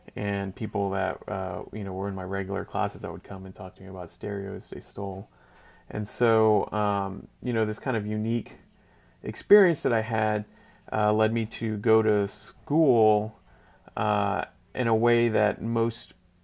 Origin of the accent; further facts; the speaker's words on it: San Antonio, Texas, United States; for those that don't know me, I have a varied background. I grew up kind of in San Antonio, Texas, in a urban suburban environment.